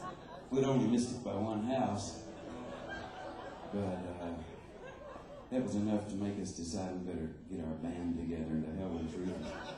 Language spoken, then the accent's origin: English; Lubbock, Texas, United States; I thought about years ago when I was growing up in Lubbock, Texas